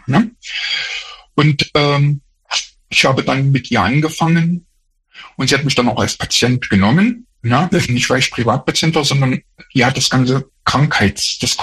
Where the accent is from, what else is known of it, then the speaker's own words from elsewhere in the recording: Erfurt, Thuringia, Germany; also ich komme aus Erfurt, ne?